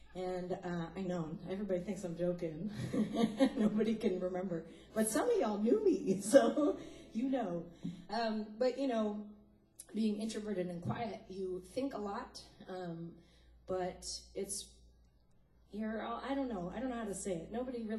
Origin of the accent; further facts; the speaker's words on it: Maryland, United States; I grew up in Howard County, so not too far. Yeah, Hoco, yeah! And I started my career in Philly and then followed my mom down to South Carolina, where I currently live.